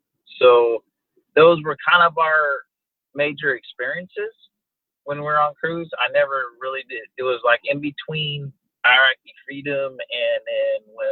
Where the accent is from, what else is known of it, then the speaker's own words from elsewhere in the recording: Colorado, United States; also born or lived in Washington State; So originally I grew up in Colorado in the Rocky Mountains.